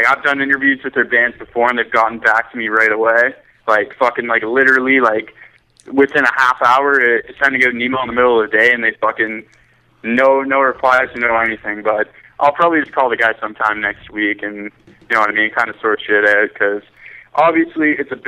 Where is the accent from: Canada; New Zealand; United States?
Canada; Like, I'm from Canada, and, like, we live in the bush